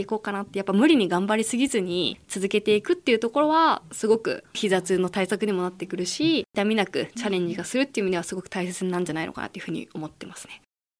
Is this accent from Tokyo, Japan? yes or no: no; Chiba, Japan; now in Fujisawa, Japan; もともと私千葉県が出身でして、はい、海がなくて千葉県、私の住んでる地域には、